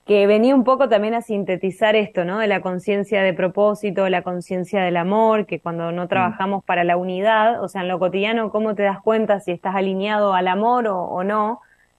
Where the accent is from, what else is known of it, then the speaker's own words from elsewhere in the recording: Argentina; yo soy argentina